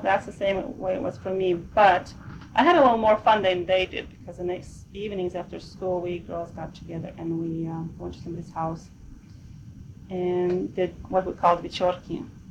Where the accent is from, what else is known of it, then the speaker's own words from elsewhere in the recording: Oregon, United States; also born or lived in Brazil; I was born in Brazil, but I only spent 3 years there, so I don't remember anything in Brazil. Then we moved to Oregon, and I spent 7 more years in Oregon.